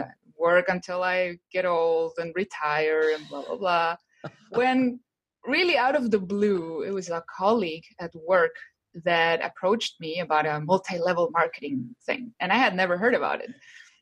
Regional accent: Chile; English is a second language; So, well, as you said, I'm from Chile, and I have been doing digital marketing for the past 10 years or so

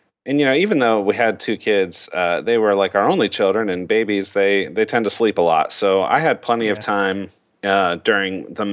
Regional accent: Ohio, United States; And my background is that I'm born and raised in the Midwest, the classic flyover state of Ohio. Born and raised in Ohio, and I started my career off as a teacher.

